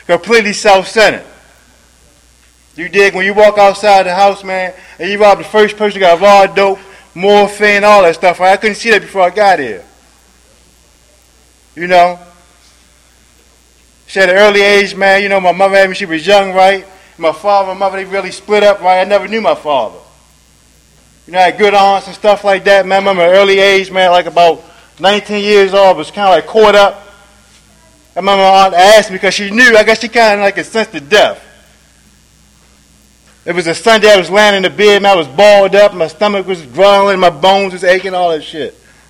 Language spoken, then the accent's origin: English; Baltimore, Maryland, United States; My mother had me, she was 14 years old, man. We grew up in West Baltimore.